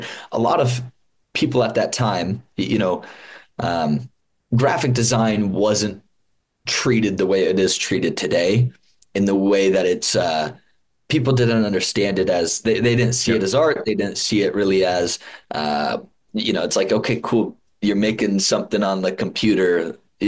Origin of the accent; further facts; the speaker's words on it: Iowa, United States; Because I was a kid, and I'm from Iowa. We don't have this isn't a farm state, right? We have farmers and insurance there